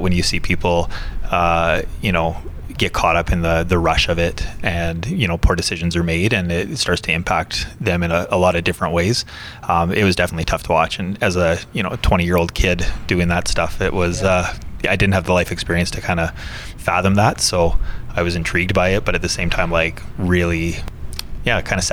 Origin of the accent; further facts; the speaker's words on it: Calgary, Alberta, Canada; growing up in Calgary, playing lots of cards with my family